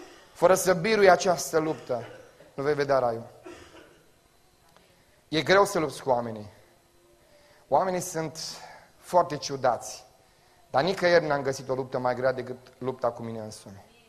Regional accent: Romania; born there; nu contează că m-am născut în România.

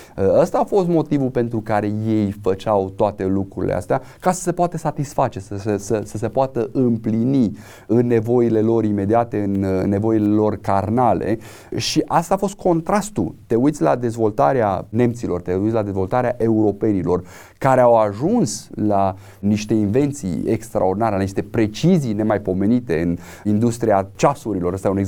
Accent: Romania; pentru noi ca și români

